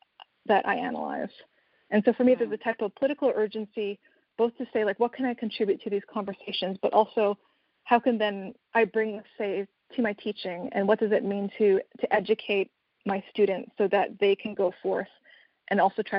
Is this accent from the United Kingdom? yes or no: no; Canada; I'm actually Canadian.